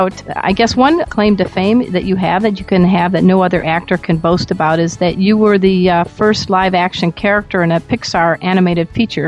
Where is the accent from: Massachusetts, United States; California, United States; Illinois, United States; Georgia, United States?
Illinois, United States; Chicago; I'm from the Chicago area, and I used to love going to Second City.